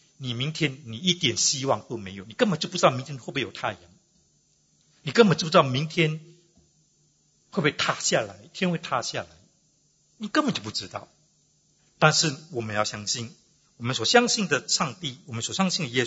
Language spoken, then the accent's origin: Chinese; Singapore; 我是新加坡人